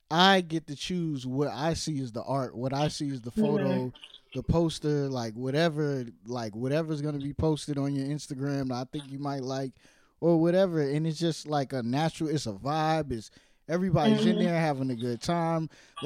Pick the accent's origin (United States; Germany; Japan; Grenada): United States; Brooklyn, New York; born there; because I was born in Brooklyn but I lived all over.